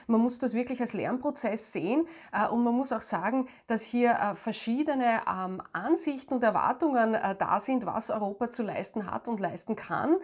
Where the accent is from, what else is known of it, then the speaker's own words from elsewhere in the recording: Austria; aber so eine Art Auffangnetz gibt es ja auch bei uns in Österreich.